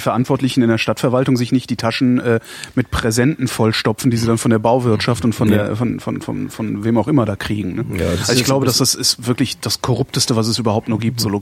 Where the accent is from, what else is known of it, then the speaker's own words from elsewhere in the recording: Cologne, North Rhine-Westphalia, Germany; das muss ich meiner Heimatstadt immer zugute halten. Ich finde Köln unglaublich lebenswert.